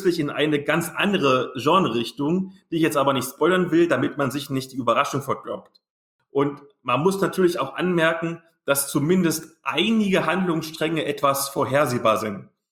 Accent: East Germany, Germany; ist für mich als Ossi-Kind irgendwie die DDR

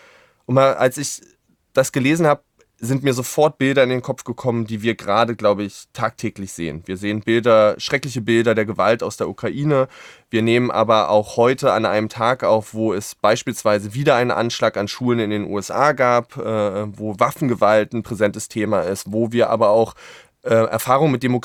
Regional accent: Berlin, Germany; born there; Das freut mich als Berliner total. Ich mag die Stadt auch sehr, ich bin ja hier geboren.

